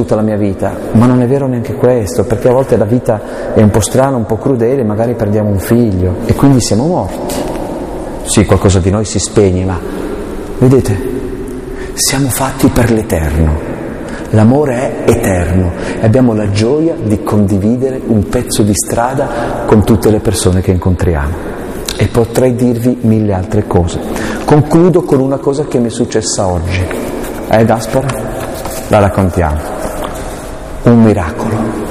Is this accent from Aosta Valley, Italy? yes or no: yes; Aosta Valley, Italy; Io sono valdostano, chiedo scusa.